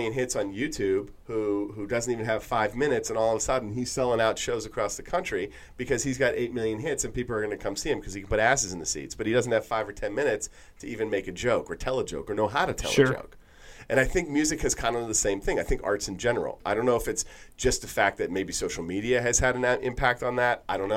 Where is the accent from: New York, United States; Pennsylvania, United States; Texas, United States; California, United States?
Pennsylvania, United States; Pittsburgh; I take it back to Pittsburgh, right? Maybe growing up in Pittsburgh, like it's such a classic rock town. Like it's kind of stuck musically in like the 70s, 80s, 60s